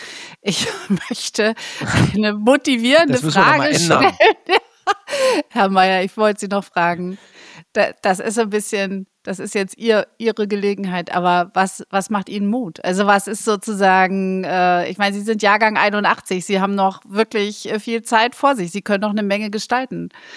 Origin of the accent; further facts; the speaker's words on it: East Germany, Germany; als Ostdeutsche